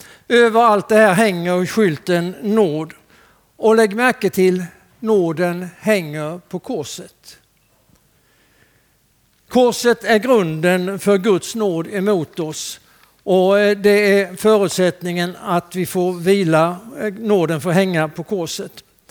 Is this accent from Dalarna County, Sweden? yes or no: no; Skåne, Sweden; Jag växte upp i norra Skåne och gymnasiet åkte vi över gränsen till Småland och gick i gymnasiet i Älmhult. Och det var väldigt noga vilken sida gränsen man hade kommit. Så jag höll länge på att jag var skåning.